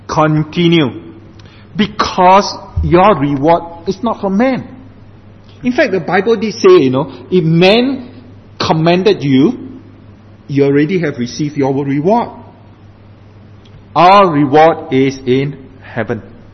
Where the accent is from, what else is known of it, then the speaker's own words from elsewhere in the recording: Singapore; I come from Singapore.